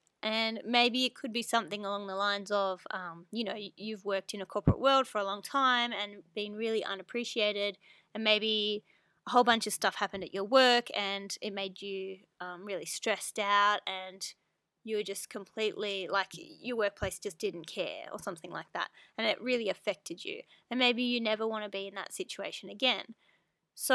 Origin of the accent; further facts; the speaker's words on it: Canberra, Australian Capital Territory, Australia; So I grew up in Canberra, Australia, with my parents and my sister, and we were a very close-knit family.